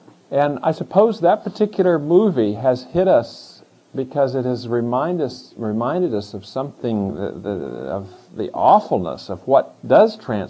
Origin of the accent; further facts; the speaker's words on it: Texas, United States; No, I grew up in Texas. That was tough, but it wasn't, you know, it wasn't Africa.